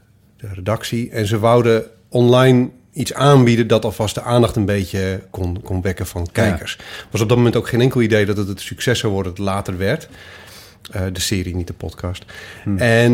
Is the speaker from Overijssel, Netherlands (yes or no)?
yes; Overijssel, Netherlands; Ik kan het bij mij niet horen, maar ik kom uit Twente. Tenminste, ben ik groot geworden.